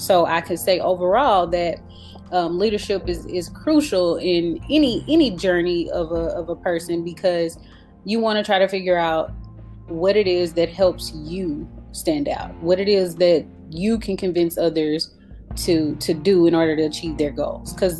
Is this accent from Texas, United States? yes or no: yes; Dallas, Texas, United States; now in Austin, United States; I'm from Dallas, Texas, but I currently reside in Austin, of course, being an employee at UT.